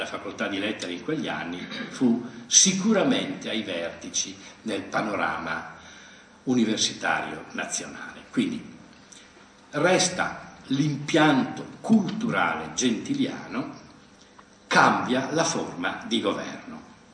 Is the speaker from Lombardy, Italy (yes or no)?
yes; Brescia, Lombardy, Italy; io vengo da Brescia, al liceo Arnaldo, dove nel 68 ho fatto gli esami di maturità